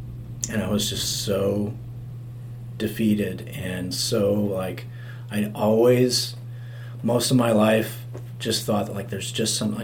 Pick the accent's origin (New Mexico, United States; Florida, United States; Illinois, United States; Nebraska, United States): Nebraska, United States; I'm from Nebraska, where it's bitter cold.